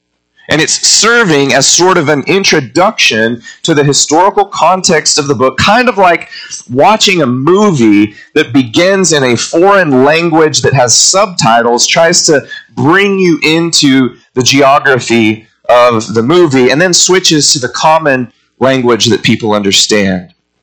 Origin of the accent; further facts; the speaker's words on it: Texas, United States; Now, as a Texan, it pains me to have to tell you what I'm about to have to tell you.